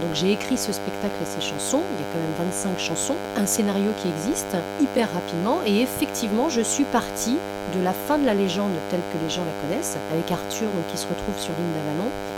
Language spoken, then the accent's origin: French; Quimper, Brittany, France; born there; also born or lived in Vannes; j'ai vécu à Vannes en fait pendant longtemps. Je suis née à Quimper, j'ai toute ma famille à Brest et j'ai vécu à Vannes longtemps.